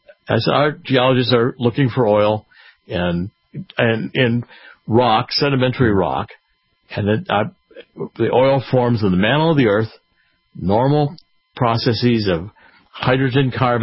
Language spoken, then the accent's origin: English; Cleveland, Ohio, United States; you know, I was raised in Cleveland. Well, Cleveland had a great natural history museum